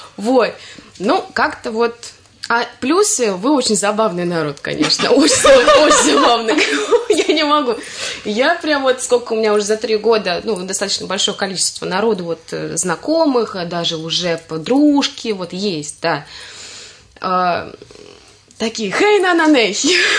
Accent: Latvia; я латышка, как ни крути, хоть и русскоговорящая.

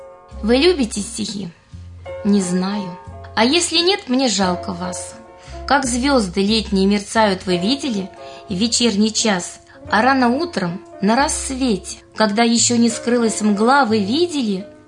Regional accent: Moscow, Russia; Мама москвичка, я москвичка. Я родилась в Москве, в Химках-Ховрино. А потом вот сюда приехали.

